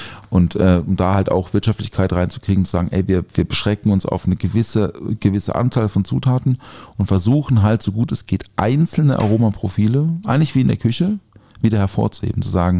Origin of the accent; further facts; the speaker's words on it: Bötzingen, Baden-Württemberg, Germany; aus Bötzingen, liebe Grüße in meiner Heimat.